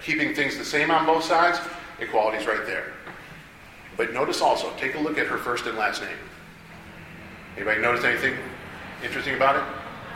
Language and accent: English; Indiana, United States; from my home state, Indiana, their standards.